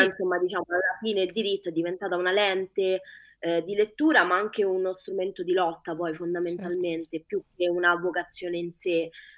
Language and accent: Italian; Ladispoli, Lazio, Italy; moved away as an adult; also born or lived in Rome / Tuscany; io sono nata a Roma, però quando ero piccolina, insomma, avevo circa 6 o 7 anni. Dopo aver abitato un periodo in Toscana, sono finita a vivere alla Dispoli con la mia mamma e ci ho abitato fino alla fine delle scuole superiori